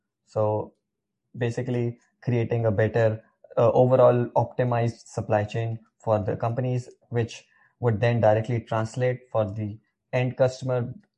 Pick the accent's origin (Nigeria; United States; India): India; moved away as an adult; now in Toronto, Canada; so I'm from India. I came to Toronto in 2014. So I've been here for more than around 7 years.